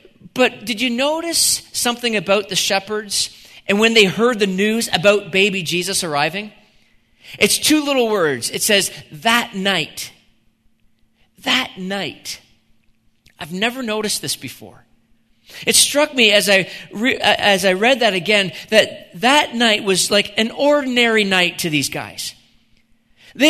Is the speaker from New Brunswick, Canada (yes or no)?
yes; New Brunswick, Canada; One of my first jobs as a teenager growing up in New Brunswick was working on a farm.